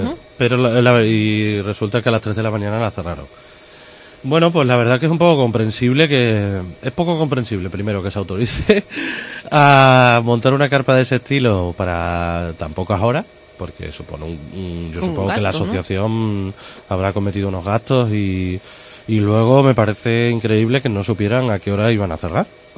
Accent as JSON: {"language": "Spanish", "town": "Badajoz", "region": "Extremadura", "country": "Spain", "said": "yo que soy de Badajoz, allí conocemos que los bares la música es hasta que el cuerpo aguante"}